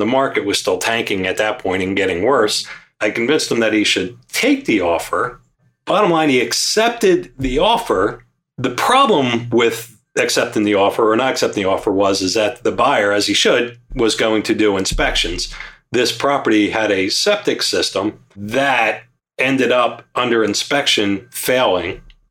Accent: Philadelphia, Pennsylvania, United States; We're in the suburbs here, but I grew up in Northeast Philadelphia. I literally lived two doors away from a train station on a busy road.

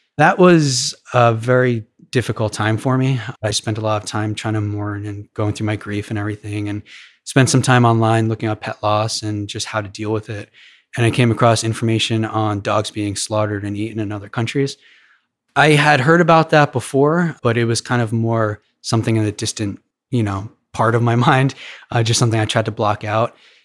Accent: New Jersey, United States; I grew up in Jersey.

